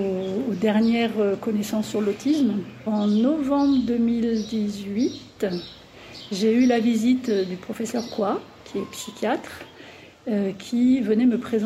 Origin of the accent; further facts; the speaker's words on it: France; Je suis française, j'ai fait mes études d'orthophonie à Lille.